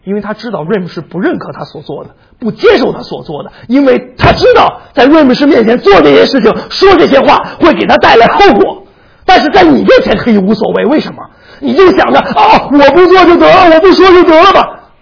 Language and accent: Chinese; China; 我们中国人不爱责备，我们就喜欢商量